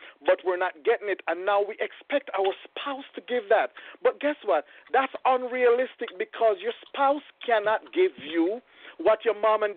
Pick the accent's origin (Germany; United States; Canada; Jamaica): Jamaica; I'm from Jamaica.